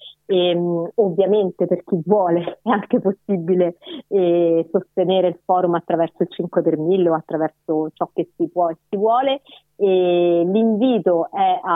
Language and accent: Italian; Rome, Lazio, Italy; quindi noi come romani ci siamo sentiti investiti, diciamo, anche di questa responsabilità di organizzare una mobilitazione